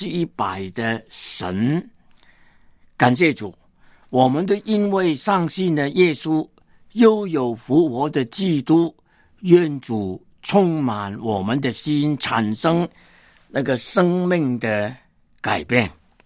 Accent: Hong Kong; born there; 我是1938年在香港出生，跟中国真的没有什么关系，但是因为信了耶稣，受了神的爱的感动，复活的主的感动，我承认我自己是中国人。

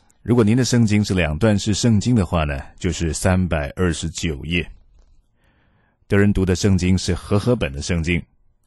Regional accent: China; 我们中国人说自食恶果

